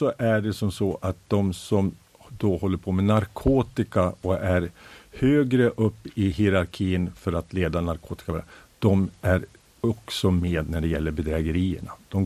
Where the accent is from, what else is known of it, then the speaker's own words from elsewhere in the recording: Gävle, Gävleborg County, Sweden; Och då när jag kom ifrån Gävle, då var jag ju den här utbörningen.